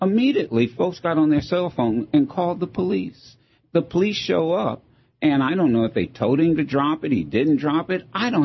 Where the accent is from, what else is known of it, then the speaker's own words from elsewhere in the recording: Dayton, Ohio, United States; Dayton, Ohio. I'm from Dayton, Ohio. Beaver Creek is a suburb.